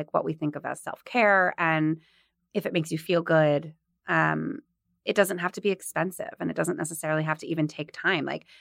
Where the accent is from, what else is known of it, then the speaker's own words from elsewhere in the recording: California, United States; from California.